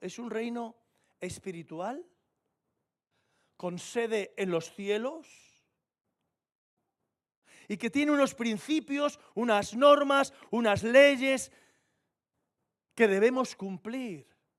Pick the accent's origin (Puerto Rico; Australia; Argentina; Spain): Spain; Estamos aquí en la tierra, somos ciudadanos de la tierra y somos ciudadanos españoles.